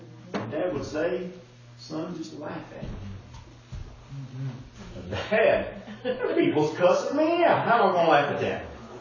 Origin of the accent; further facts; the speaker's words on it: Virginia, United States; I grew up in Virginia. You had to fight where I grew up.